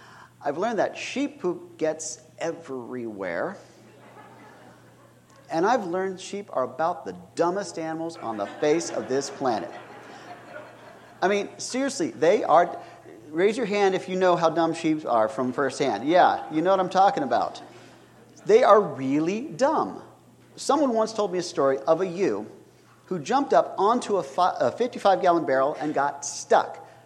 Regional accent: Texas, United States; Now, as a Texan, I grew up in cattle country, and I didn't see sheep very often

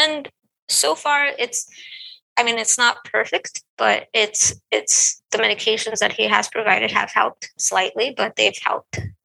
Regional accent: Los Angeles, California, United States; Well, my mom is Mexican, and things that I've noticed just from growing up in Boyle Heights and the East LA area, just having friends that are also of Mexican descent

